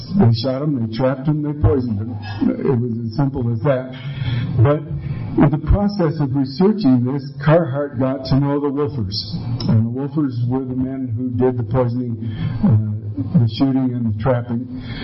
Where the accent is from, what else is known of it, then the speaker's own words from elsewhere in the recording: Cortez, Colorado, United States; I'm from Cortez, and a rancher there.